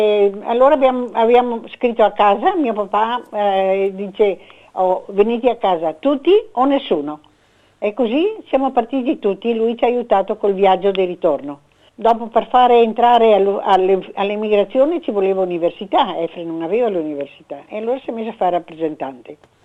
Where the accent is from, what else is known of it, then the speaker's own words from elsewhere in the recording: Treviso, Veneto, Italy; moved away as an adult; also born or lived in Argentina; now in Australia; sono nata a Treviso, sono cresciuta e ho studiato a Treviso. Sono figlia di una friulana e di un rovigotto, cioè da Rovigo.